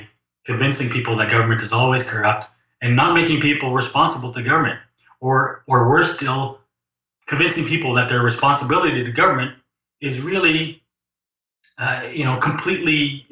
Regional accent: France; accent: French; I'm going to pronounce it with my French accent

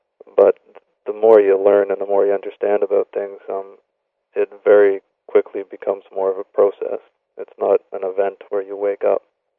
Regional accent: Ontario, Canada; I've born and raised in Ontario, Canada, and I have a couple degrees in engineering and whatnot.

